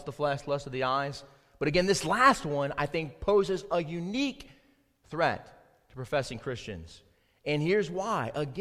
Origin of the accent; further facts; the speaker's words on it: Spartanburg, South Carolina, United States; the orange tabby cat named Babes that I had growing up in Spartanburg, South Carolina.